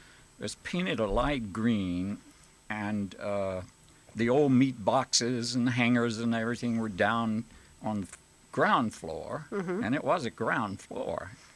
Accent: Roanoke, Alabama, United States; Originally, I grew up in Alabama, Central East Alabama, focused on a little town called Roanoke, Alabama. But I was born in the country on a farm. When I was 9 years old, my father had gotten into the lumber business and moved us to town.

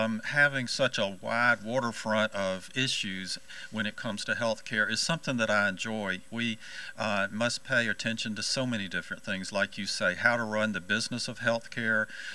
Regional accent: Florence, South Carolina, United States; I am from Florence, right here in South Carolina.

